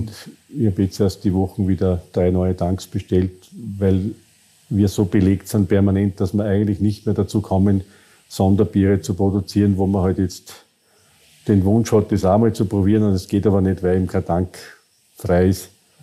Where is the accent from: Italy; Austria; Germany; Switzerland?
Austria; Krems, Lower Austria; also born or lived in Furth bei Göttweig, Austria; ich bin gebürtiger Kremser oder eigentlich Furt Göttwerk.